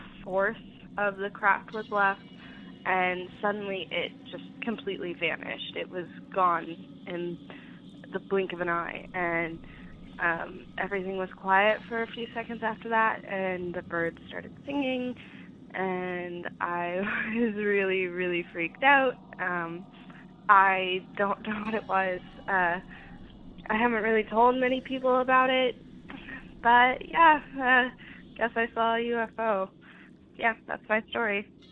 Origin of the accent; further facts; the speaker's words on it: Texas, United States; I'm from Texas.